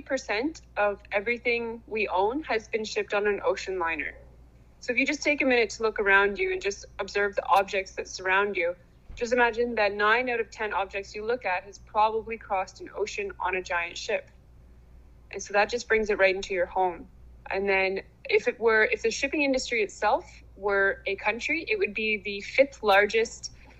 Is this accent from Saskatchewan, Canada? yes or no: no; Kingston, Ontario, Canada; I'm originally from Kingston, Ontario in Canada, and started sailing there